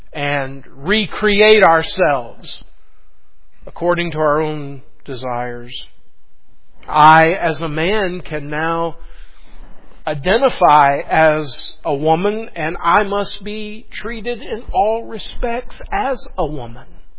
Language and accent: English; Pickens, South Carolina, United States; I grew up in Pickens, South Carolina, and I will forever be a Southern boy. And growing up in a small Southern town has shaped who I am